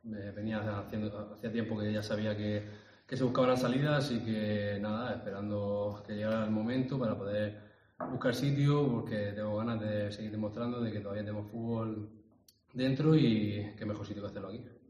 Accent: Águilas, Region of Murcia, Spain; soy de Águila, llevo mucho tiempo ahí, al final era un poco doloroso, por decirlo de alguna manera, es salir de tu casa

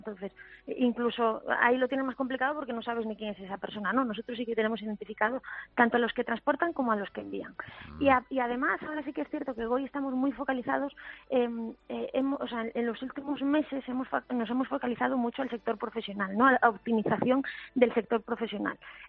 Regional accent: Galicia, Spain; now in Barcelona, Spain; soy gallega, aunque mi nombre confunda entre que todo el mundo se imagina que voy a tener un acento canario y muy suave y al final no

